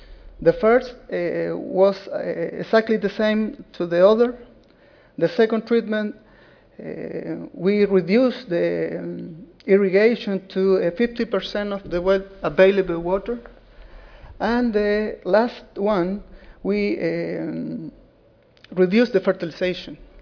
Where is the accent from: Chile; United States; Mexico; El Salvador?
Chile; I come from Chile, of the Universidad de Concepción.